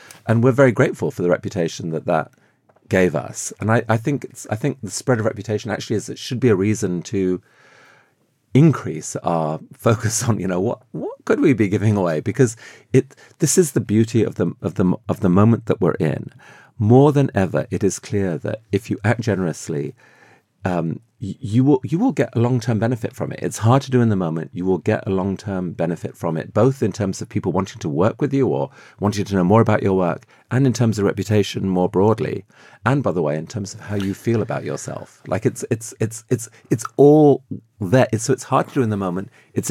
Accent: Afghanistan; I grew up in Afghanistan

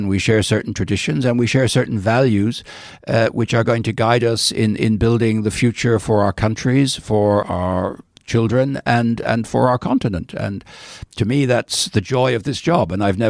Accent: Dublin, Leinster, Ireland; I come from Dublin, which is clearly a much more superior part of Ireland than other parts of Ireland, and therefore my first identity is I'm a Dubliner, then I'm Irish, then I'm European.

